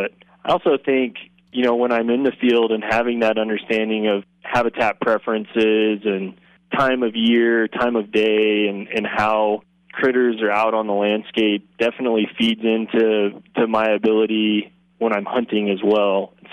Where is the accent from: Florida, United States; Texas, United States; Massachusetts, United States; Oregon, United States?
Oregon, United States; Imbler; So I grew up in Northeast Oregon, a little community called Imbler, which is in Union County.